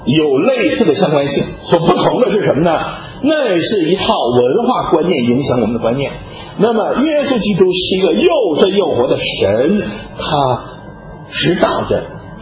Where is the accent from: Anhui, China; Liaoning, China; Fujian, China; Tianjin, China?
Tianjin, China; accent: Tianjin dialect; 我是来自天津啊，我港毕业，我港到这来，我就用一个很大的天津话跟他说，